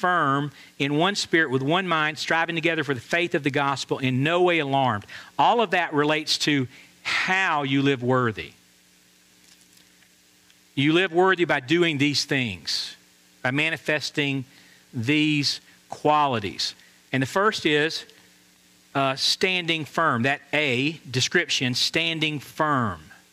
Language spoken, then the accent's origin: English; Atlanta, Georgia, United States; I'm from Atlanta. You got nothing on us.